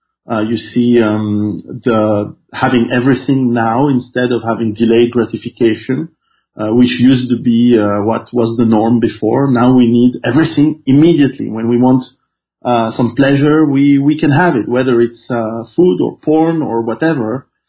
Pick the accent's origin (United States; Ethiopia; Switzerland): Switzerland; I was raised in Switzerland, and Switzerland is a very peaceful, very quiet country, still is.